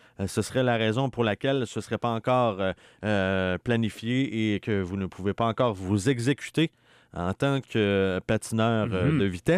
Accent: Lac-à-la-Tortue, Quebec, Canada; dans le secteur où j'ai grandi, lac à la Tortue

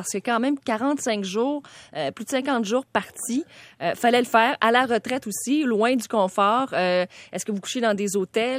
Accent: Quebec, Canada; Magnifique région, je viens

